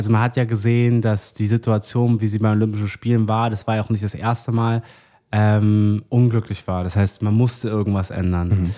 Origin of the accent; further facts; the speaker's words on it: Oberdorfen, Bavaria, Germany; ich komme eigentlich aus der Nähe von München, aus einem kleinen Dorf, das heißt Oberdorfen